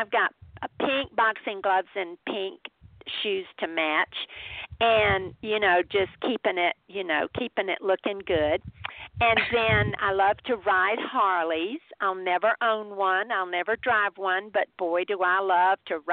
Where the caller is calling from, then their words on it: Phoenix, Arizona, United States; That's a little bit about me, and I'm calling from Phoenix, Arizona. Gorgeous weather here.